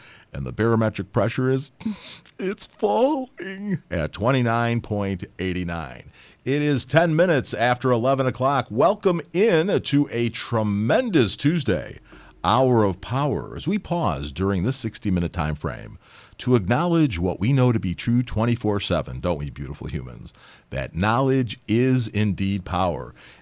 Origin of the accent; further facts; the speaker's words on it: Chicago, Illinois, United States; Here come the boys from my hometown of Chicago and the hometown of the World Series champions, Chicago Cubs.